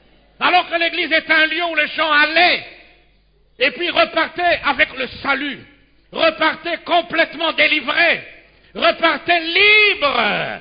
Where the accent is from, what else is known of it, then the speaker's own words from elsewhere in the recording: Kinshasa, DR Congo; non seulement ici chez nous, à Kinshasa, ici chez nous au Congo, et même au-delà